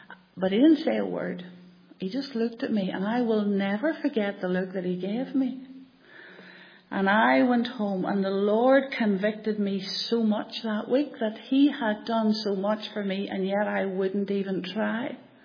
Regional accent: Rathfriland, Northern Ireland, United Kingdom; now in Randalstown, United Kingdom; But I'm not originally from Randallstown. I'm originally from Rathfryland, I'm sure people don't know.

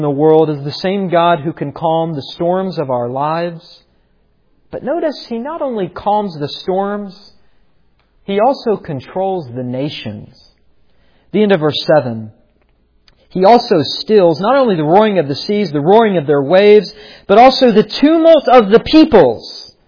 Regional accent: West Virginia, United States; Now, partly I say that because I'm from West Virginia, and West Virginia is the mountain state.

